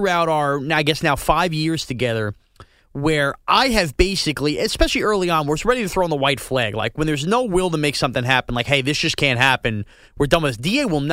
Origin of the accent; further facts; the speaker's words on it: New York, United States; We both live on Long Island, and we grew up on Long Island.